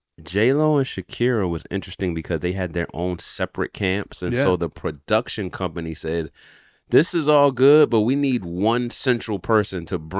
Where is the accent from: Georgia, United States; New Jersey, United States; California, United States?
New Jersey, United States; Willingboro; growing up in Willowboro, New Jersey